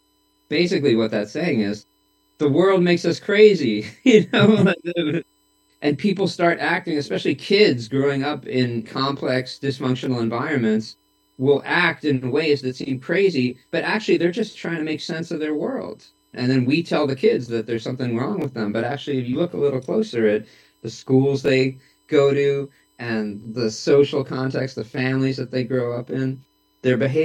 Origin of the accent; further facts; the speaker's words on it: New York City, New York, United States; I'm going to be 50 years old in a couple months. And I grew up in New York City and was part of the punk scene there starting when I was 14.